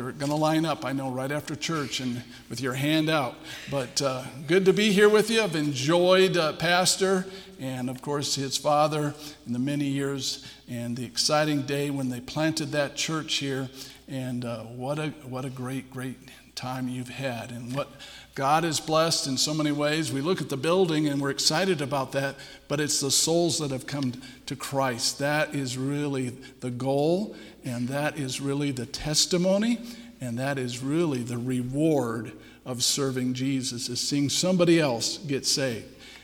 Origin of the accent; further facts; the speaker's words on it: California, United States; born there; also born or lived in Milwaukee, United States; now in Montana, United States; So I spent over 40 years in the Milwaukee area, a long ways from where I was born in California.